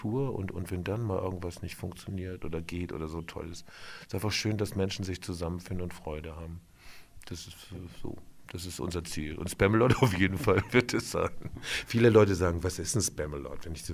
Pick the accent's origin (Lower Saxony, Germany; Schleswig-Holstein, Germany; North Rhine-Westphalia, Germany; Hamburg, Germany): Schleswig-Holstein, Germany; Eutin; Ich habe letztes Jahr selber in meiner Heimat in Eutin inszeniert